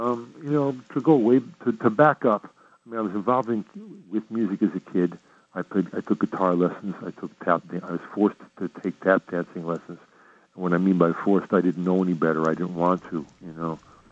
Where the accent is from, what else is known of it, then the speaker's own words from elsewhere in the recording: Connecticut, United States; And I grew up in Connecticut.